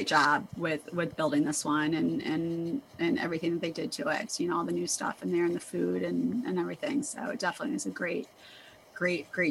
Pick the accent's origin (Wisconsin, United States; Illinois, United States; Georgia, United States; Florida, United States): Illinois, United States; Chicago; So like, I thought like, well, I mean, I'm from Chicago